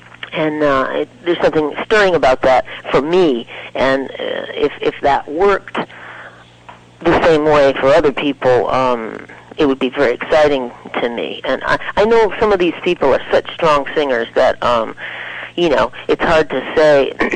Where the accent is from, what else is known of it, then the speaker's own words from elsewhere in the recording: Ellsworth, Maine, United States; I grew up in Ellsworth, Maine, and that's coastal Maine